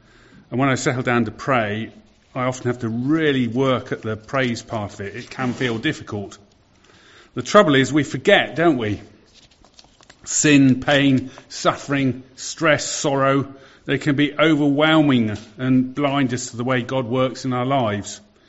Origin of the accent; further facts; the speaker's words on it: United Kingdom; Well, we're British, but I know what he means.